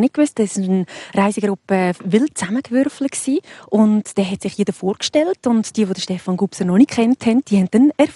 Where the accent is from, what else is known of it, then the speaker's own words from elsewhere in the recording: Lucerne, Switzerland; Luzern, meine Heimatstadt. Ich arbeite in Luzern. Ich bin dort aufgewachsen.